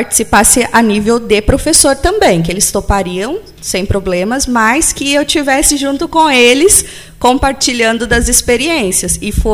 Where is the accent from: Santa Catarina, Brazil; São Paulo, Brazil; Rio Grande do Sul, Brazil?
São Paulo, Brazil; é pelo meu sotaque, dá para perceber que eu não sou gaúcha, né? Eu sou paulista, né? Já rodei bastante o Brasil, porque meu pai, ele trabalhava em construções de hidrelétricas, então eu conheço praticamente quase todos os estados brasileiros